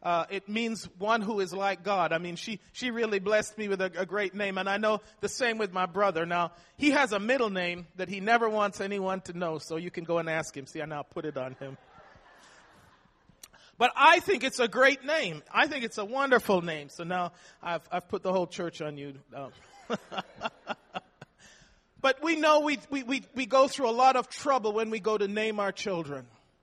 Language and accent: English; Jamaica; I can remember as a little toddler, about 3 years old, growing up in Jamaica